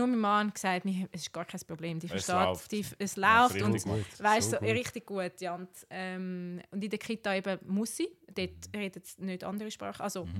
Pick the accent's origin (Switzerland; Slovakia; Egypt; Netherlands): Switzerland; Zurich; Also ich bin ja ursprünglich aus Zürich. Ich weiß, man hört es vielleicht.